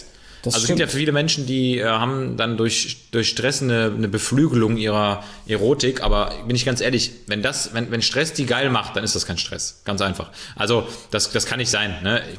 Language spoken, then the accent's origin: German; West Germany, Germany; Ich bin ja auch ein Wessi.